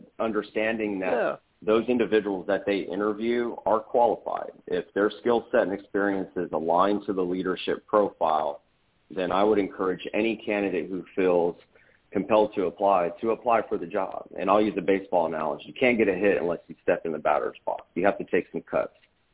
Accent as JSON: {"language": "English", "town": "Austin", "region": "Texas", "country": "United States", "tie": "born or raised there", "said": "Here in my hometown, Austin Independent School District, which is an alma mater of mine"}